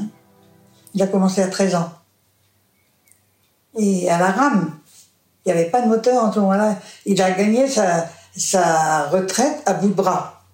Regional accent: Brignogan, Brittany, France; Et je suis née à Brignogan, dans un quartier de pêcheurs. Mon père était pêcheur. On était tous pêcheurs et paysans en même temps.

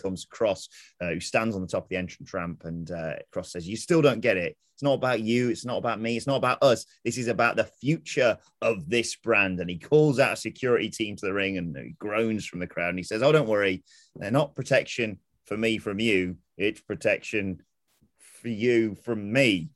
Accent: East Midlands, United Kingdom; I'm from Derbyshire, it's close to Yorkshire, it's all sort of, you know, mixed in together there.

